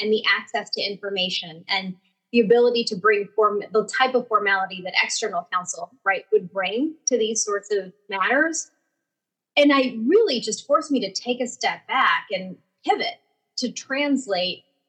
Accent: Nicaragua; first language Spanish; English is a second language; Because I'm originally from Nicaragua and Spanish is my first language, I do focus a significant amount of my practice in the Latin American region.

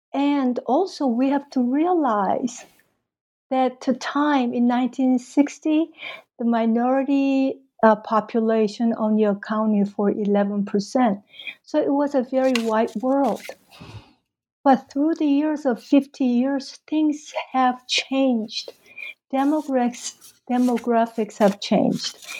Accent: Mexico City, Mexico; I came from Mexico City, where I attended the American High School for 4 years. And that was in late 60s, early 70s.

